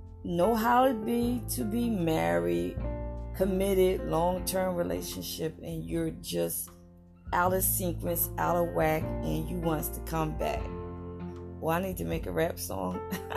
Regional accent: East Coast, United States; Growing up on the East Coast, I loved it, the cold weather.

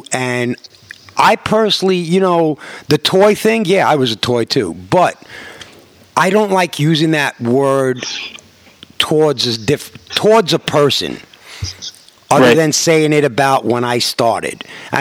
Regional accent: New York, United States; Of course, I'm a New Yorker. I say New York.

